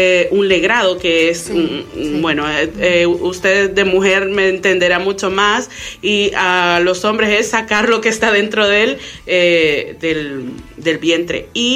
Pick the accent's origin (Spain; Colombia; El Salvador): El Salvador; aunque en mi país, El Salvador, no está totalmente legalizado